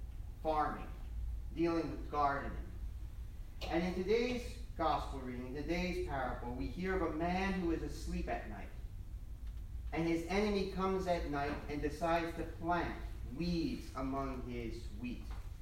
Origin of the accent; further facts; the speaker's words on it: New Jersey, United States; Granted, I am from New Jersey and I know how to drive on snow and ice.